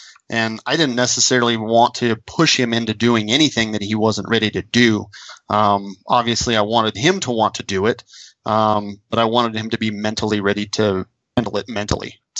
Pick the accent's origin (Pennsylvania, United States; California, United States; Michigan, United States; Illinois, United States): California, United States; And I grew up in California, right? So I was hunting blacktail deer.